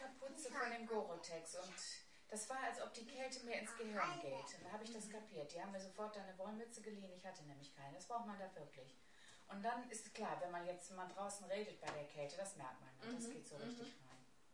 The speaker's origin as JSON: {"language": "German", "region": "Siberia", "country": "Russia", "said": "Ich komme aus Sibirien und friere mich hier kaputt."}